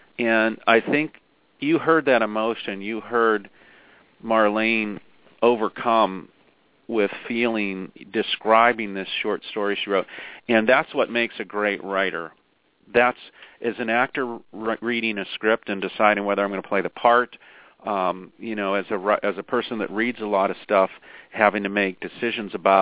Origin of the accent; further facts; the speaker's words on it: Pennsylvania, United States; Her 3rd book is set in Amish country in Pennsylvania, my home state.